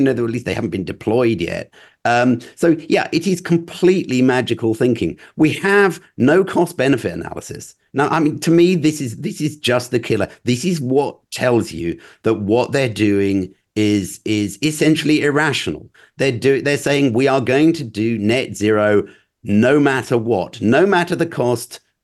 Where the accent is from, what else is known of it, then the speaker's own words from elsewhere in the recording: United Kingdom; we're British